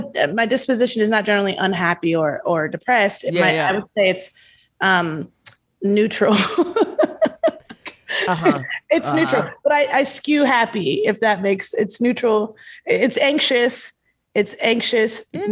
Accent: Baltimore, Maryland, United States; also born or lived in Lewisburg, West Virginia; Baltimore, Maryland. I was born in Baltimore. I spent 2 years in Lewisburg, West Virginia, where my mother was going to medical school.

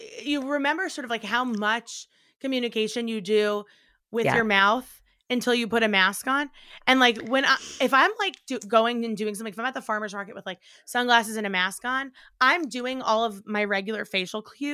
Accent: Ireland; I'm Irish. I'm not a celebrity. I'm just Irish.

